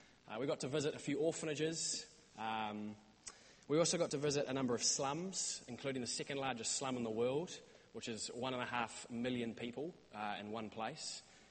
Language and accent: English; New Zealand; accent: New Zealand; I'm from New Zealand.